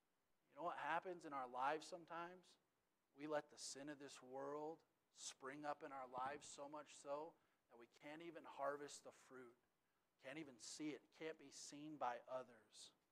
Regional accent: Texas, United States; I'm from the Panhandle of Texas. Anybody ever heard of a tumbleweed?

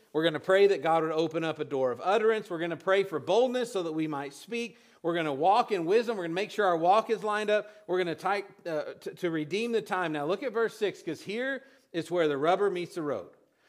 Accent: Texas, United States; And I'm from Texas, so listen, if you eat guacamole, here's what makes guacamole, salt.

